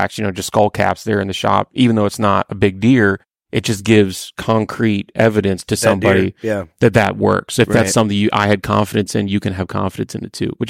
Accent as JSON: {"language": "English", "region": "Illinois", "country": "United States", "said": "I come from Illinois."}